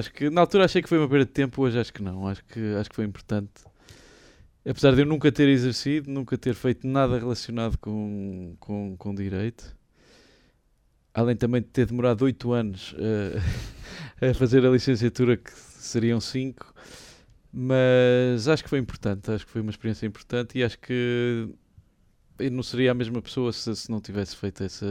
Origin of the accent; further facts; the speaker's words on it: Porto, Norte, Portugal; born there; nasci no Porto, tenho 42 anos e sou músico.